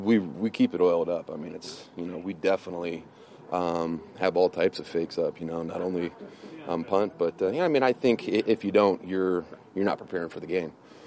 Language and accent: English; Terre Haute, Indiana, United States; I remember going to Colts training camp when they had it in my hometown in Terre Haute, Indiana